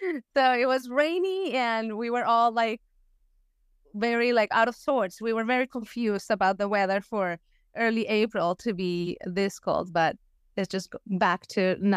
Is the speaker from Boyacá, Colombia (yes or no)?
no; Bogotá, Colombia; I'm from Colombia. I'm from Bogota, Colombia. And I would say that in Colombia, there's not like a very strong choral tradition